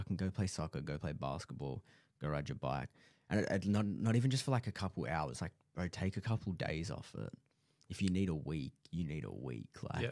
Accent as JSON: {"language": "English", "town": "Karratha", "region": "Western Australia", "country": "Australia", "tie": "born or raised there", "said": "that's like the best takeaway you could probably get from growing up in Karatha is like it definitely teaches you that you need to work hard"}